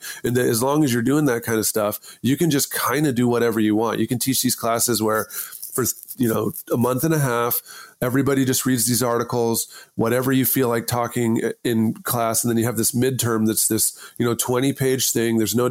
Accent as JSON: {"language": "English", "region": "Idaho", "country": "United States", "said": "I went to Boise State. I'm from Idaho. My parents went to Boise State. It was the local school"}